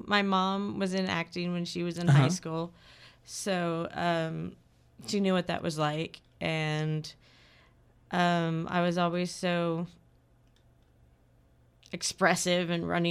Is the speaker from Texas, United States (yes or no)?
yes; McAllen, Texas, United States; born there; now in Austin, United States; No, I was born in McAllen in the Rio Grande Valley, mm-hmm. and then we moved up here.